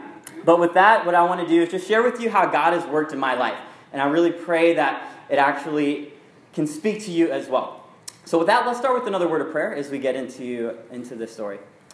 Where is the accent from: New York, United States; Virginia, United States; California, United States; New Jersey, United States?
Virginia, United States; I grew up in Virginia for about 10 years.